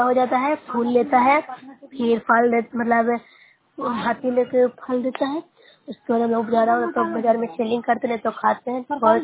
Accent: Nursarai, Bihar, India; मैं नौसरा ब्लॉक से हूँ, जिला नालंदा के निवासी हूँ।

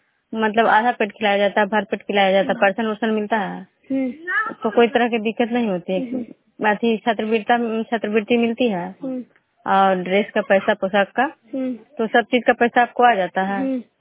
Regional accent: Bihar, India; Programme Khajura panchayat Nalanda जिला नगर नौसा प्रखंड के निवासी हूँ।

